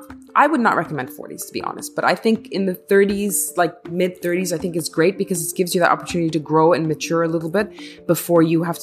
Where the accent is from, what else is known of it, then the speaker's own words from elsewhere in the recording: Egypt; I'm open-minded growing up in Egypt